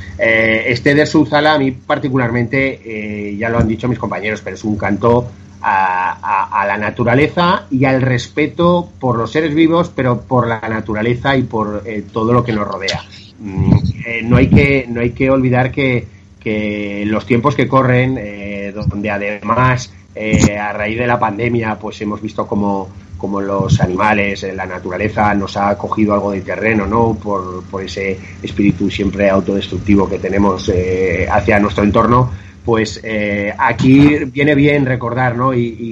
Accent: Zaragoza, Aragon, Spain; Lo digo como zaragozano, lo digo como aragonés y muchas veces como español

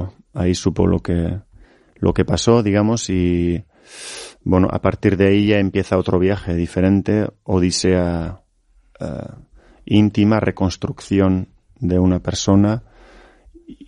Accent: Hendaye, Nouvelle-Aquitaine, France; Yo soy de Hendaya, nos encontramos en Irún, y entre Hendaya e Irún hay una frontera que divide el País Vasco

